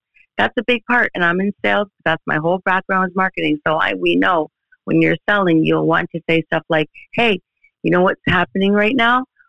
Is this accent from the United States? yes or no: no; Canada; Well, I'm from Canada.